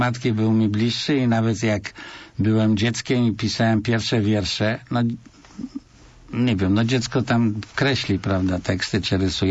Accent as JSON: {"language": "Polish", "region": "Recovered Territories", "country": "Poland", "tie": "born there", "said": "ja się urodziłem na ziemiach odzyskanych jako dziecko tułaczy wojennych tego pokolenia"}